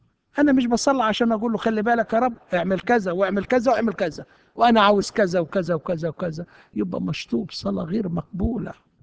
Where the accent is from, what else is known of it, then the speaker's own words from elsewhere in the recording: Egypt; now in United States; احنا في امريكا يا اخي، بيتنا على امريكا. صدقوني احنا جايين من مصر يا حبايبي، شايلين كنيستنا معانا، وشايلين عاداتنا وتقاليدنا جوانا